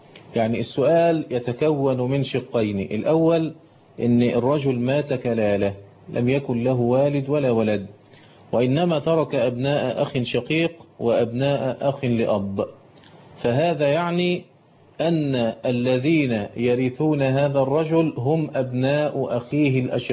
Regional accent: Egypt; وخاصة كما ذكرت إن عندنا في مصر الدفن غالبا لا يكون دفنا شرعيا

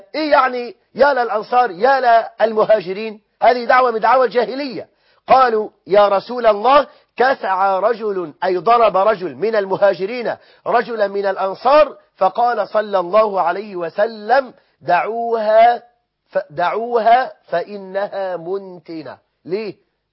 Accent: Egypt

